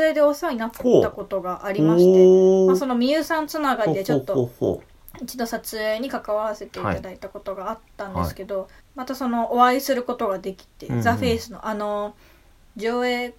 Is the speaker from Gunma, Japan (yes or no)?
yes; Gunma, Japan; でまあ同じ群馬出身だし、